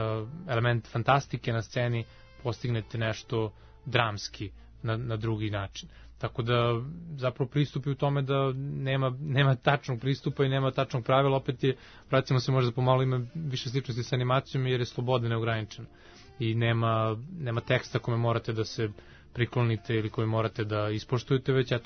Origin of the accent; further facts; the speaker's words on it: Kragujevac, Šumadija and Western Serbia, Serbia; tu u Kragujevcu, u mom rodnom gradu